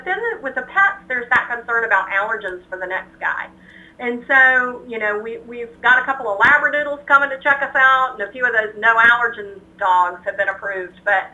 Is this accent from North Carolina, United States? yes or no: yes; North Carolina, United States; I grew up in North Carolina my first 30 years.